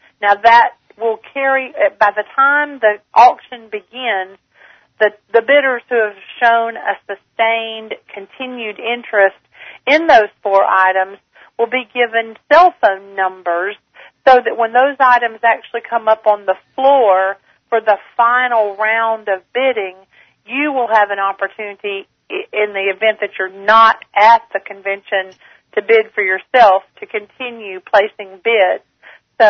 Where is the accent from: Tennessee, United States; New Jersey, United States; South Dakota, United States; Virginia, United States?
Tennessee, United States; Nashville; Country Music USA, which, of course, is my hometown, Nashville, Tennessee.